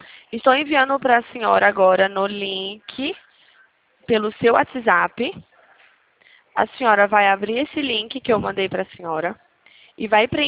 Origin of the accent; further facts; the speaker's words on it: Uberlândia, Minas Gerais, Brazil; Minha terra natal.